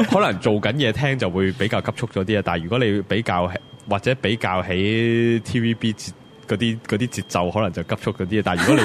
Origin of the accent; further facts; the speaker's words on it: United States; 我是美国的